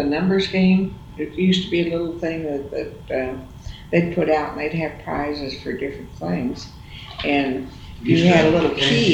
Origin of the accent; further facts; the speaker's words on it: Piedmont, South Dakota, United States; born there; also born or lived in Bisbee, Arizona; I was born in October the 2nd, 1920, in Piedmont, South Dakota. Piedmont, South Dakota.